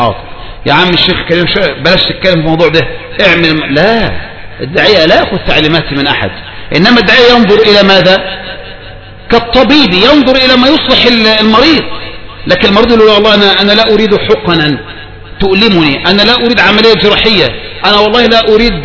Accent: Egypt; مثل عندنا في مصر، عد من المعاصي ستمل من كثرة المعاصي

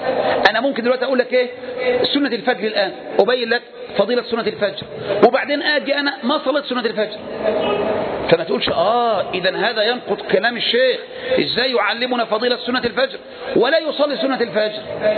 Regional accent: Egypt; في بعض الناس عادتهم عندنا في مصر المشهورة دي

